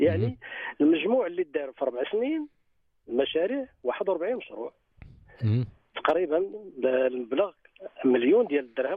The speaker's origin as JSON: {"language": "Arabic", "country": "Morocco", "said": "احنا كاع مغاربه الحمد لله"}